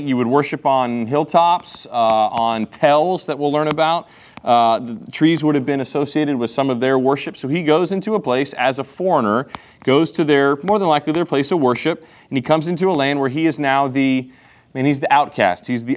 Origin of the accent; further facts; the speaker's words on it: Clovis, United States; because we're all from Clovis and can't say things correctly in Hebrew